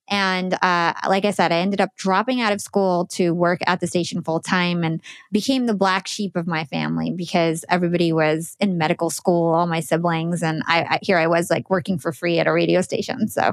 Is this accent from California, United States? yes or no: no; New Jersey, United States; also born or lived in Brooklyn, United States; Yes, I was born and raised in New Jersey.